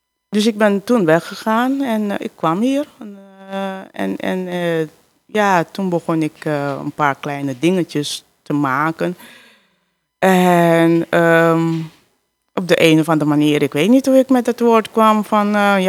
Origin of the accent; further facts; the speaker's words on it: Mungutapu, Marowijne, Suriname; also born or lived in Albina; Ik ben geboren in Albina, maar dat is puur ziekenhuis. Ik ben getogen in Mungutapu.